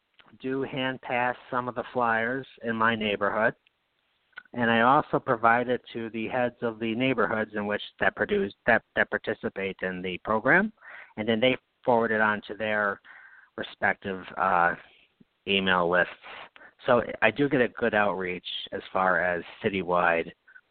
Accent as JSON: {"language": "English", "town": "Knox", "region": "New York", "country": "United States", "tie": "born or raised there", "moved": "as an adult", "lives_now": "Albany, United States", "said": "You said I grew up in Bourne. Actually, I grew up in Knox, which is the next town over. When I went to college, I left the hill to the big world, and I'm glad I did."}